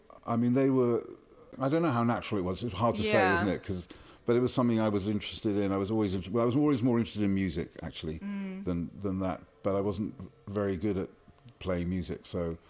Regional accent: London, United Kingdom; I grew up in London and I just wanted to get out of the city for a while

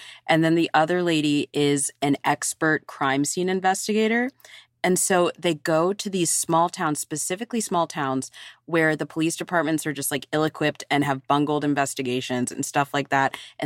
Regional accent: Virginia, United States; My home state? Of course she is.

